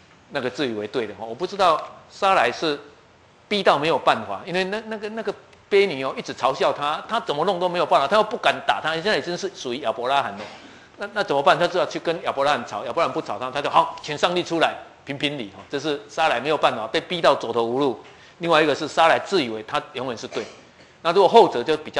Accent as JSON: {"language": "Chinese", "country": "Taiwan", "said": "我们台湾人要讲什么，你没有读历史，你讲不出话来啊！"}